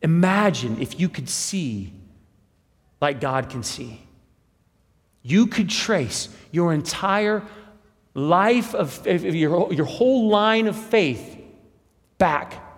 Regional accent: College Hill, United States; I grew up in College Hill, and I learned how to drive a manual in College Hill

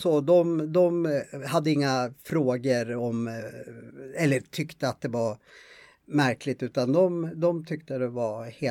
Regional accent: Gävle, Gävleborg County, Sweden; Jag är ju uppvuxen i Gävle då

